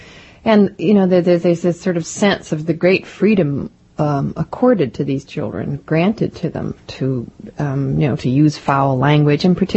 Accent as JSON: {"language": "English", "town": "Chicago", "region": "Illinois", "country": "United States", "tie": "born or raised there", "lives_now": "Boston, United States", "said": "I grew up in Chicago, but I live in Boston"}